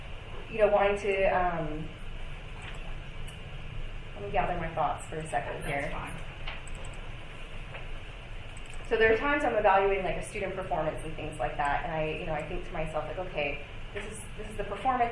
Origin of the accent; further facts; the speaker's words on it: Maryland, United States; So this was where I grew up in Maryland.